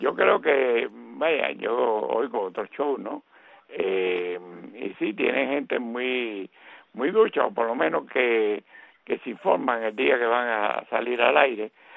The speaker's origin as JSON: {"language": "Spanish", "country": "Cuba", "said": "Yo soy un cubano típico, le dice tú a todo el mundo"}